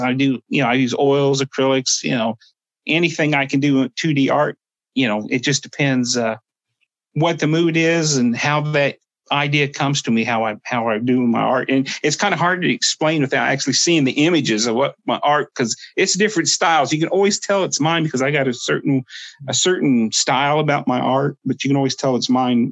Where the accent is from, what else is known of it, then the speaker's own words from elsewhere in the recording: Southeastern United States, United States; So a lot of times when I produce work on my people in the Muskogee, we're Southeastern Indian.